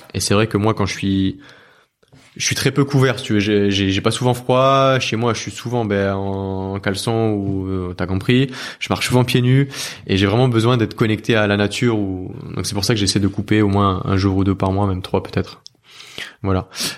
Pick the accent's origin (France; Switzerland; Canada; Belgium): Belgium; Namur, Wallonia; born there; Moi, je suis né à Namur et j'y suis retourné peut-être une ou deux fois.